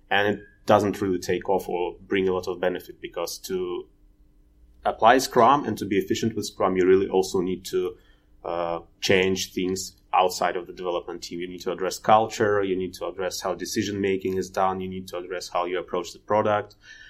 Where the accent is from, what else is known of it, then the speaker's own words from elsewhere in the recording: Russia; English is a second language; moved away as an adult; also born or lived in Cyprus; now in Berlin, Germany; I'm originally coming from Russia, but currently I work and live in Germany, in Berlin.